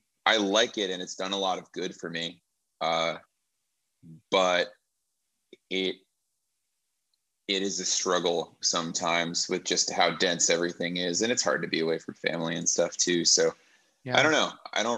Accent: Cleveland, Ohio, United States; also born or lived in New York / Connecticut; now in Philadelphia, United States; And then I was born in New York, and then we moved to Connecticut, where my sister and my brother were born. And then in 1994, we moved to Cleveland, Ohio, which I consider my hometown. And I lived there from age 4 till 27.

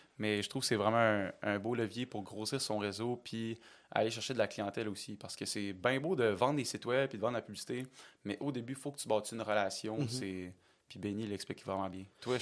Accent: Alma, Quebec, Canada; J'ai une Alma, puis ça va peut-être paraître avec mon accent, mais ouais, c'est ça.

